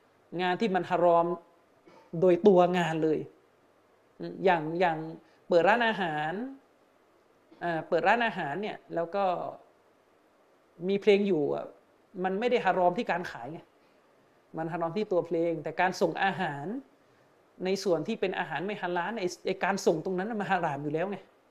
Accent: Yala, Thailand; บ้านผมอยู่ยะลาบ้านผมอยู่ยะลาแต่ผมต้องไปอยู่หอพักที่ปัตตานีเพราะผมเรียนที่มอปัตตานี

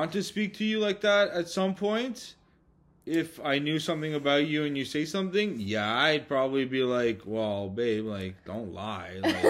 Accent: Quebec, Canada; I'm from Quebec, after

